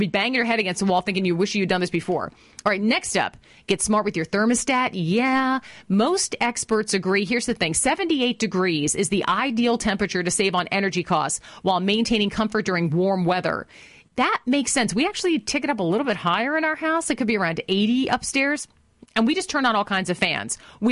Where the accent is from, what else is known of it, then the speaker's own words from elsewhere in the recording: Wisconsin, United States; when I grew up in Wisconsin, the only room that had an air conditioner, first of all, was my folks' bedroom.